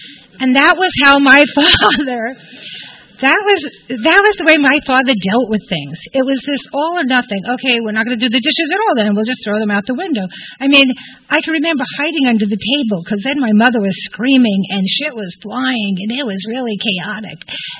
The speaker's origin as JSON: {"language": "English", "town": "New York City", "region": "New York", "country": "United States", "tie": "born there", "said": "I was born in Brooklyn, New York, in 1950. I was the youngest of three children, Italian background"}